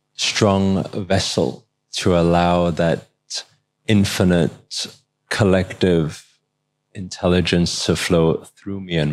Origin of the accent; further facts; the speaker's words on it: United Kingdom; I grew up in the UK.